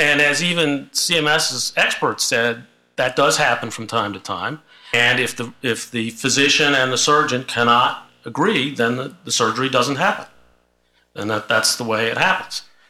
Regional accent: Virginia, United States; I'm from Northern Virginia.

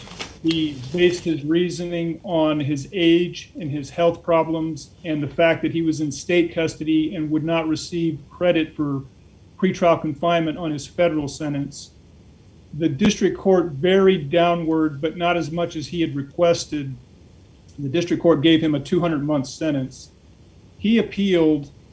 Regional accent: Raleigh, North Carolina, United States; I hail from Raleigh, North Carolina.

